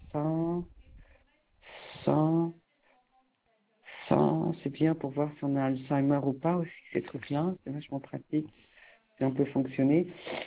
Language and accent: French; Paris, Île-de-France, France; born there; Ah ben non, mais moi, je suis née à Paris, moi, carrément. 75 004. Voilà. Commune de naissance parisienne.